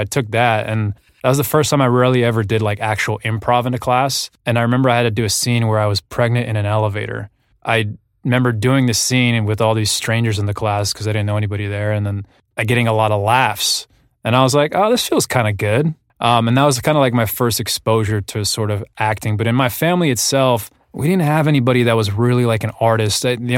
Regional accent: Arizona, United States; I mean, Arizona is obviously very different than Los Angeles. It's not an entertainment town.

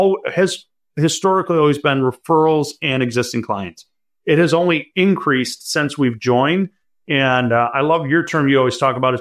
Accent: Detroit, Michigan, United States; I am from Metro Detroit, so, you know, going to a couple Lions games or Tigers games aren't too bad either.

